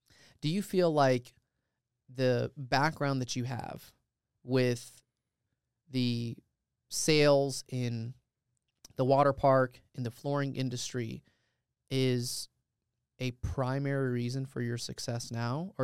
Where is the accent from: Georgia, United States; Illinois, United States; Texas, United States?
Georgia, United States; Dalton; And so, similarly, growing up in Dalton, Georgia, car audio business